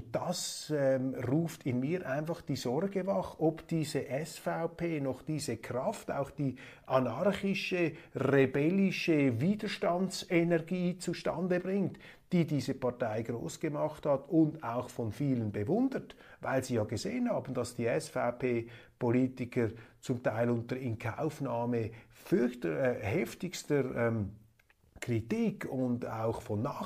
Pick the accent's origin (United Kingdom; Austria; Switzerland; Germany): Switzerland; wir müssen als Schweizer uns anpassen, solidarisch sein.